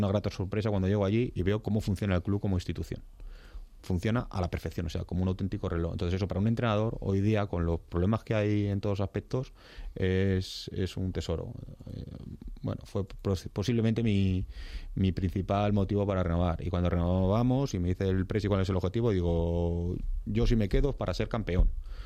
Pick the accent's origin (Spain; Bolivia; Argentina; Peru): Spain; Parla, Community of Madrid; soy de Parla, yo soy parleño.